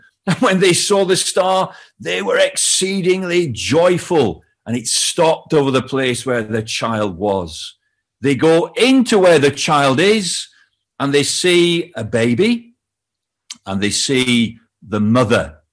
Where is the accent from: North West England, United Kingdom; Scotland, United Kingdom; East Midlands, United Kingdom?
North West England, United Kingdom; Barnoldswick; moved away as an adult; also born or lived in Cardiff / London; But you might spot from my accent that I'm not from Wales and I'm not from London. I'm from the north of England.